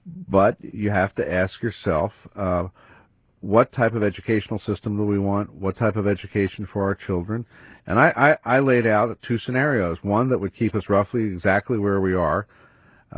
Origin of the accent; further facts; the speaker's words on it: Texas, United States; So that is my background. I came from Texas